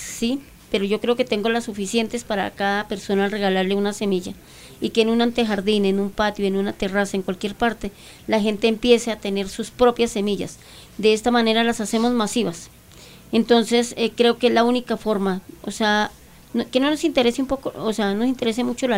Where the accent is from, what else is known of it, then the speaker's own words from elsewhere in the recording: Boyacá, Colombia; Yo soy de Boyacá y allí nosotros no tenemos dos ni tres productos, son mucha la cantidad de productos.